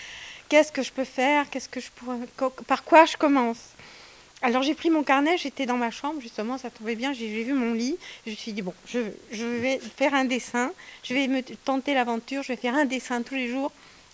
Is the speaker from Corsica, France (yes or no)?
yes; Corsica, France; Comme je suis du Cap Corse, j'ai des origines vénézuéliennes